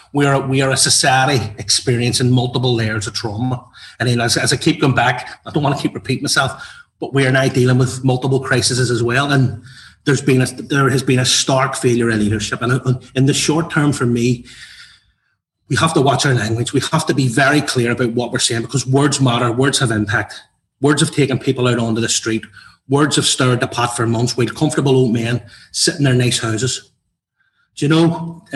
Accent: Belfast, Northern Ireland, United Kingdom; I grew up in a Republican background. I grew up in Republican North Belfast on the New Lodge Road.

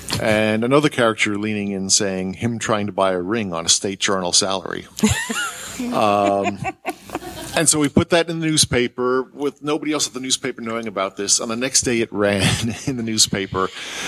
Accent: England, United Kingdom; I was born in England, I went to school in England, and we lived in both countries back and forth, which is why I've got no accent now, but if I moved back, I would.

